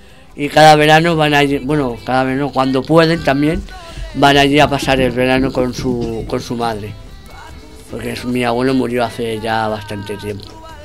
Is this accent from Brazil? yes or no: no; Barcelona, Catalonia, Spain; mis padres son de Lugo, yo soy de Barcelona porque yo soy catalán, pero mis padres son de Lugo, mi abuela que para descansar también era de Lugo